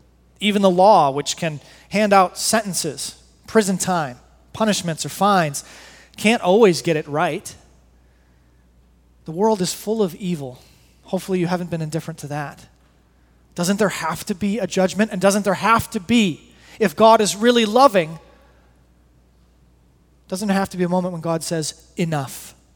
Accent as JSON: {"language": "English", "town": "East Grand Rapids", "region": "Michigan", "country": "United States", "tie": "born or raised there", "said": "A couple miles from one of the houses where I grew up there in East Grand Rapids."}